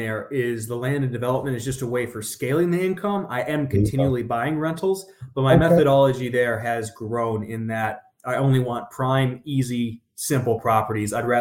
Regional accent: Ohio, United States; now in Colorado, United States; I'm originally from Ohio. I live in Colorado, but grew up in rural Ohio. I joke that I grew up in a cornfield.

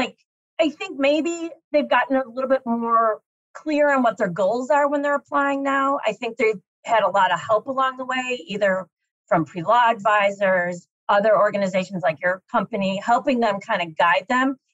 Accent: Chicago, Illinois, United States; I moved back to the city. I was from Chicago. It was great to get back home to family.

